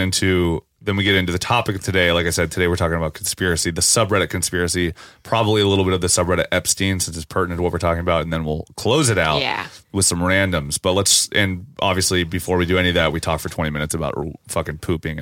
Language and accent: English; United States; Which is interesting because I think as an American we are very rightfully cynical